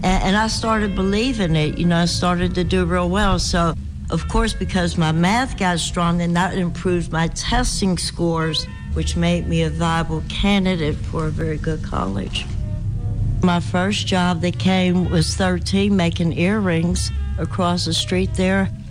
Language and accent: English; Pittsburgh, Pennsylvania, United States; I was born in Elmore and Wally in 1959. My relationship to the Hill District is lengthy. I've been here all my life